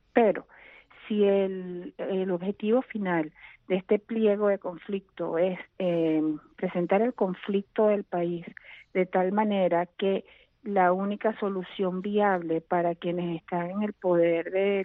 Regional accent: Venezuela; como venezolana

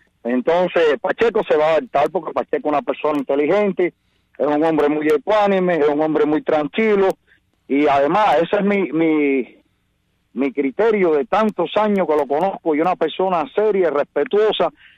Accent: Cuba; now in United States; seguimos siendo cubanos que ya nos hicimos ciudadanos americanos.

